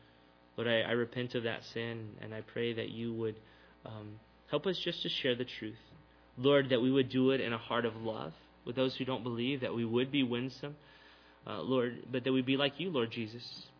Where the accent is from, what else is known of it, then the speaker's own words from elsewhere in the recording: Texas, United States; Where I grew up in South Texas, there was constantly foundation problems.